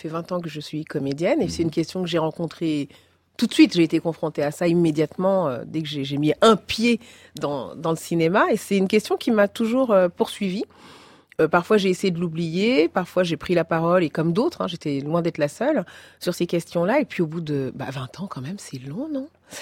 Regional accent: France; je suis française, c'est mon pays.

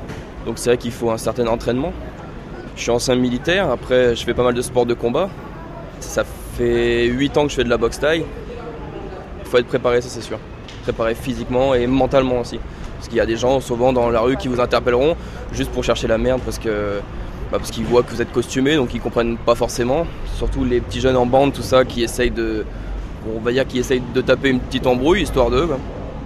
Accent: Morlaix, Brittany, France; Je suis de Morlaix

